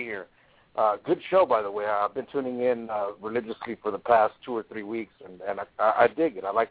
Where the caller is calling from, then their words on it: Orangedale, Texas, United States; I'm calling from Orangedale, Texas.